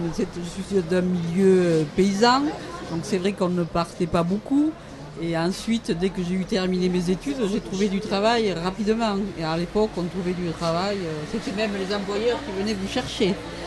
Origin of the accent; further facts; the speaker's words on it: Occitanie, France; on découvre des paysages magnifiques qu'on ne connaît pas, même si on est de la Lozère, même si je vais avoir 60 ans, je ne les connais pas.